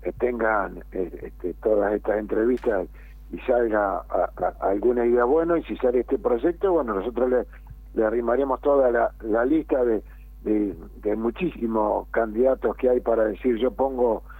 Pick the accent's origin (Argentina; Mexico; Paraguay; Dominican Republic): Argentina; Bombal, Santa Fe; Sos muy amable, soy de Bombal.